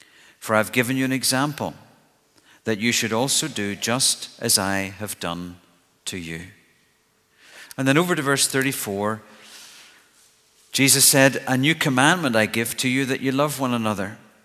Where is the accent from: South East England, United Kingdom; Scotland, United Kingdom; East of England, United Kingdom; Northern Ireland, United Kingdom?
Northern Ireland, United Kingdom; Lisburn; I grew up in Lisburn, as some of you know. I actually was part of Campaigners here when it started.